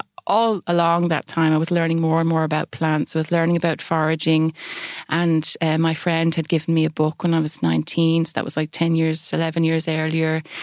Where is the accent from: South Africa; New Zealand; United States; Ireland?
Ireland; Leinster; No, rural. We grew up near Avondale Forest Park, which is 500 acres of just woodland.